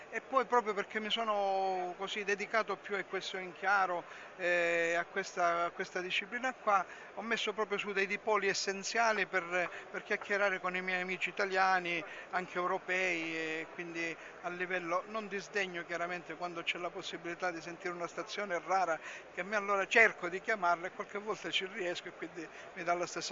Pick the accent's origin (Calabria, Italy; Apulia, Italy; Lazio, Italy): Calabria, Italy; Reggio Calabria; Io sono di Reggio Calabria, però vivo per motivi familiari e di lavoro per 6 mesi qua a Lissone, Milano.